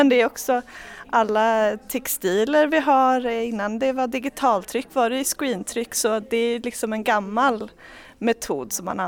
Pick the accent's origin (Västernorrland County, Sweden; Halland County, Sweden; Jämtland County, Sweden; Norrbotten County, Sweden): Jämtland County, Sweden; Östersund; jag är från Östersund och så ville jag prova på att bo utomlands.